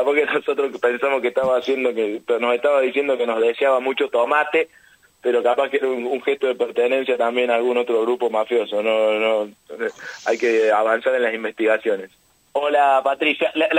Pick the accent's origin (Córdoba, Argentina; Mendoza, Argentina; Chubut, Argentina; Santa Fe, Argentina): Córdoba, Argentina; Para mí, además, como cordobés